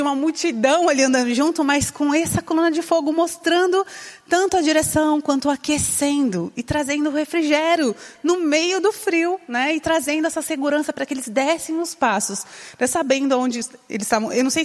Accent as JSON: {"language": "Portuguese", "town": "Santa Bárbara d'Oeste", "region": "São Paulo", "country": "Brazil", "tie": "born or raised there", "said": "eu sou de uma região, minha infância, eu cresci ali em Santa Bárbara do Oeste, interior de São Paulo, uma cidade bem quente."}